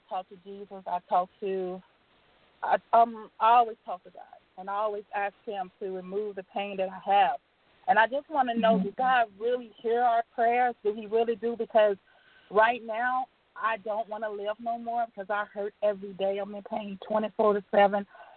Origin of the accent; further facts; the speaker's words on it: Atlanta, Georgia, United States; I'm from Atlanta, Georgia.